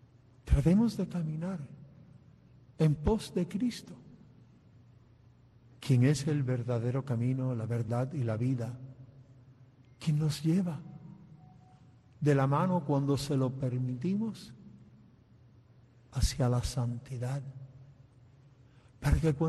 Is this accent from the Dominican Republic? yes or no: no; Cuba; Yo que soy cubano